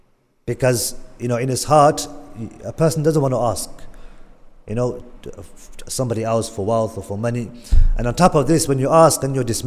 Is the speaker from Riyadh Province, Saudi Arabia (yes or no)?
no; Medina, Medina Province, Saudi Arabia; he knew more about the genealogy of the people in Medina than I did, even though I was from Medina.